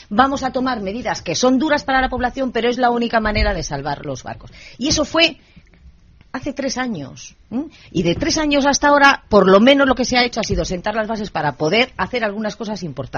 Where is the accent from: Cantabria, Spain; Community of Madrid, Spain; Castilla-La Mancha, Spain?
Cantabria, Spain; Torrelavega; Soy de Torrelavega